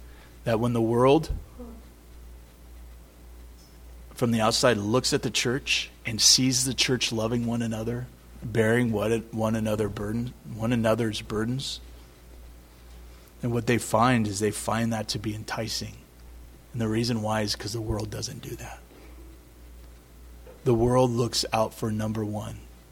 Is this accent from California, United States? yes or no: yes; Healdsburg, California, United States; Well, I came from Healdsburg, so Healdsburg's up there